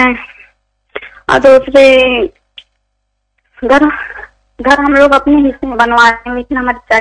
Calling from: Khalilabad, Uttar Pradesh, India; میں انڈیا سے بول رہی ہوں، خلیل آباد بستی کے آس پاس سے۔

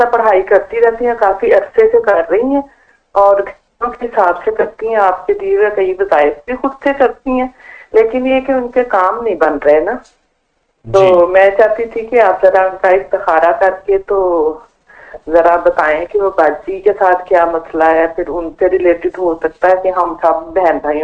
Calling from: Norway; میں جی یہاں ناروے سے بات کر رہی ہوں.

